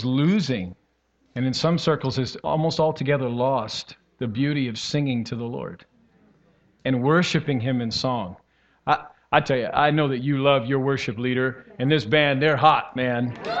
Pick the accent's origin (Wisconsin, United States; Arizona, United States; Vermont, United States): Arizona, United States; Phoenix; And you know, I'm from Arizona, Phoenix area.